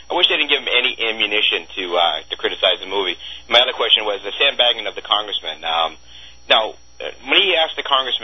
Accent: Northeast, United States; because I'm from the Northeast, and I know up there people in manufacturing are doing terrible.

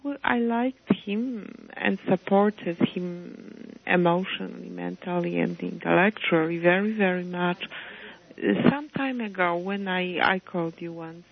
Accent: Boston, Massachusetts, United States; I asked a question about Kerry, because I'm from Massachusetts, Boston area.

